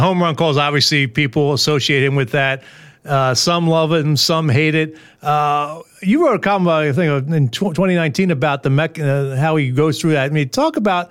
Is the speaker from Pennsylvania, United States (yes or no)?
yes; Philadelphia, Pennsylvania, United States; I mean, I grew up in Philadelphia. I mean, Harry Callis and Richie Ashburn were my voices of Phillies baseball